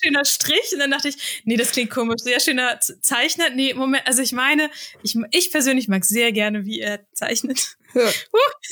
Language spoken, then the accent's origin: German; Hesse, Germany; die Karl-Comics sind Comics über den Spätlesereiter Karl, die spielen im Rheingau, da wo ich herkomme.